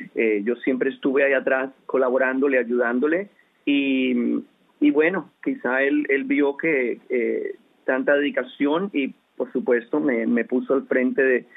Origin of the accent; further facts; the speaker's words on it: Bogotá, Colombia; now in Miami, United States; Yo soy colombiano. Nací en un pequeño pueblo en Colombia. Luego mis padres se trasladaron a Bogotá. Allí, a la edad de 15 años